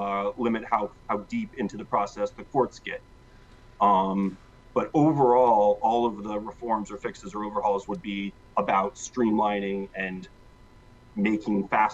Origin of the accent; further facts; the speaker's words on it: Alaska, United States; now in New York City, United States; My wife is from here in New York City. I'm from Alaska.